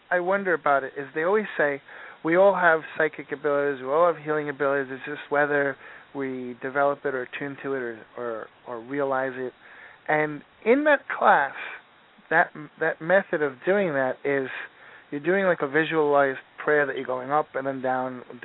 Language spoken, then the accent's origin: English; Long Island, New York, United States; I don't know where you are, but I'm from Long Island